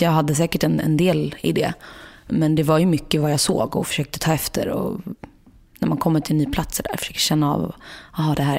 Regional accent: Sweden; Som svensk då, så är det lite den här, jag ska passa på.

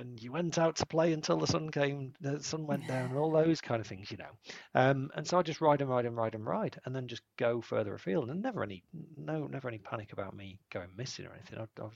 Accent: Rotherham, Yorkshire and the Humber, United Kingdom; And I am from Rotherham. You can look it up.

